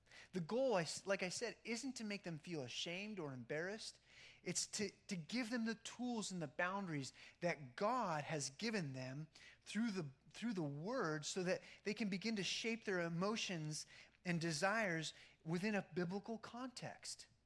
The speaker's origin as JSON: {"language": "English", "region": "Pennsylvania", "country": "United States", "tie": "born or raised there", "said": "I grew up in Pennsylvania. And I'd be like a deer in the headlights."}